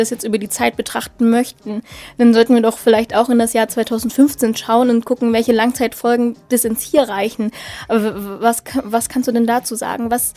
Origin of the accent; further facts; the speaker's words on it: Dresden, Saxony, Germany; Okay, ich komme ja aus Dresden